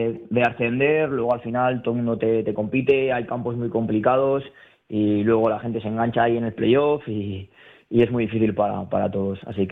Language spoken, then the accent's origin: Spanish; Logroño, La Rioja, Spain; es verdad que conozco mucho más, porque soy también de Logroño, de La Rioja, pues toda esa zona más de Aragón, de Navarra, el País Vasco está claro, y La Rioja